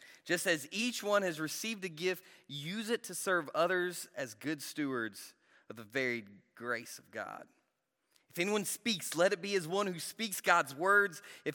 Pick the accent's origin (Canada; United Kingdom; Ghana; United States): United States; Inman, South Carolina; I'm from Inman, South Carolina. I don't even think there's a soccer ball in our town.